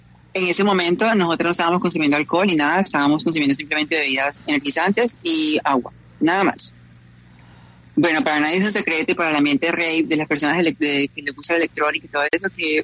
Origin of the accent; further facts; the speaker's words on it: Colombia; yo también soy de Colombia.